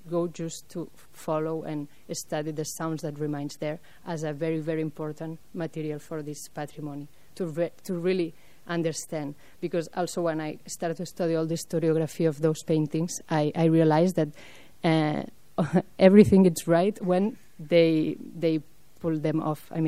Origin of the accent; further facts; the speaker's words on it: Barcelona, Catalonia, Spain; English is a second language; still more for me where I'm coming from the Barcelona, so I need to really spend time there